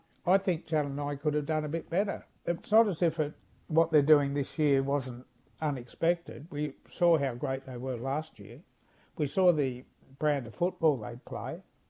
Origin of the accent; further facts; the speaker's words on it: Newcastle, New South Wales, Australia; I was raised in Newcastle.